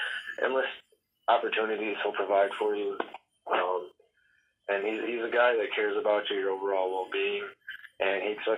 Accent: DeKalb, Illinois, United States; I'm from DeKalb, Illinois.

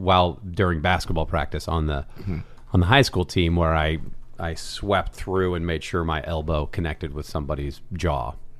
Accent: Mercer Island, Washington, United States; Island, yeah. Washington.

